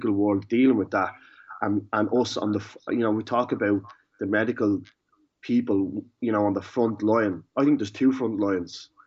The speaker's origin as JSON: {"language": "English", "country": "Ireland", "said": "who we are as Irish people, and that we ask the question to ourselves of, what did you do when the coronavirus or the COVID-19 epidemic hit the country?"}